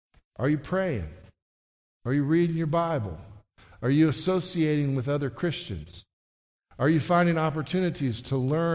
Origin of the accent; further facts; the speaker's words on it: Texas, United States; I grew up in McCulloch County here in Texas.